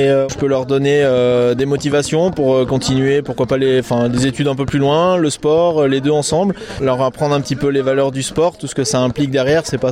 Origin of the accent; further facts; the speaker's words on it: Avignon, Provence-Alpes-Côte d'Azur, France; j'ai grandi moi à Avignon, mais j'ai rejoint le lycée de Barcelonnette, le collège même en 6e. J'ai fait toute ma scolarité là-bas, à l'internat